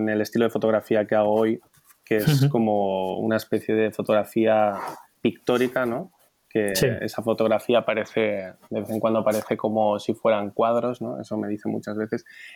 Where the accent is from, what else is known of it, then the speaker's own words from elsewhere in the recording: Fraga, Aragon, Spain; also born or lived in Lleida; Bueno, nací en Lleida, pero soy de Fraga, que es un pueblo situado en Huesca.